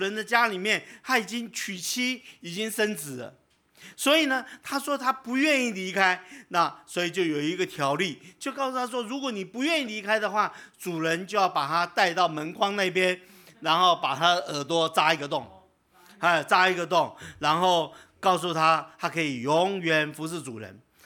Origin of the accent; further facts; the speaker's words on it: Taiwan; 可是你看我们台湾人